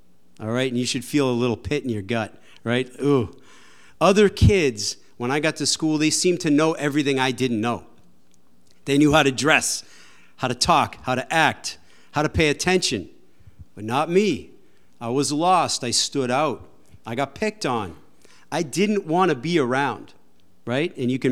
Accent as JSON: {"language": "English", "town": "South Hanson", "region": "Massachusetts", "country": "United States", "tie": "born or raised there", "said": "Anyhow, I grew up in South Hanson. So most of you should go, What? Where? And so that's exactly the kind of town I loved. It was rural."}